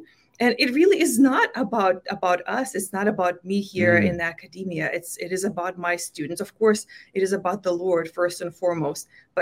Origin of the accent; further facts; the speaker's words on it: Vilnius, Vilnius County, Lithuania; moved away as an adult; now in United States; I was born and raised in Vilnius, Lithuania, and actually I got my undergrad from there, from the Mykolas Romeris University, and my undergrad is in public administration. And I married an American, and I moved to the States